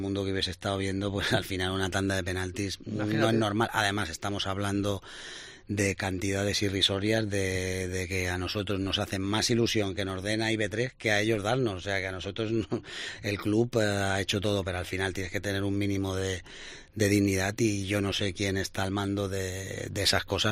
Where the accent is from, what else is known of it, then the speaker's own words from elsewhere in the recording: Balearic Islands, Spain; hombre, como mallorquín es muy triste, la verdad.